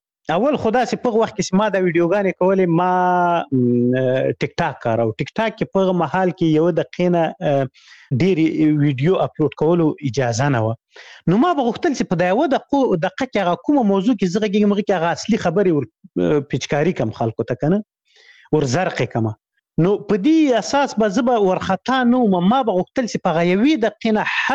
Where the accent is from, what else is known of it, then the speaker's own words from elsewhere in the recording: Khyber Pakhtunkhwa, Pakistan; زه په غو کې لوی سویم